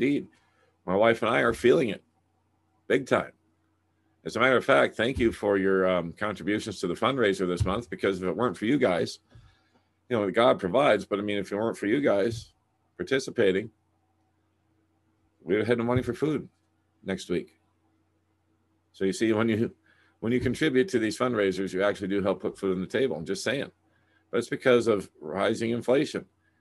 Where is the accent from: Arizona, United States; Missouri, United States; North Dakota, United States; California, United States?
North Dakota, United States; Fargo; I looked at my hometown of Fargo, North Dakota, and it's covered in smoke.